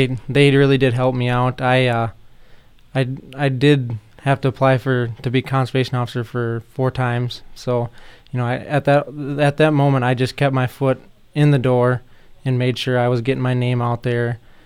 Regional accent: Hayti, South Dakota, United States; I'm originally from Hayti. I graduated from Hamlin Education Center and then furthered my education to SDSU, where I graduated with a wildlife and fisheries degree.

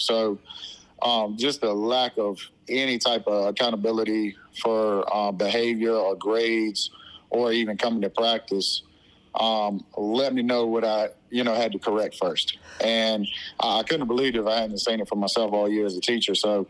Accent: Chatham, United States; so I'm from Chatham originally, played here, graduated here

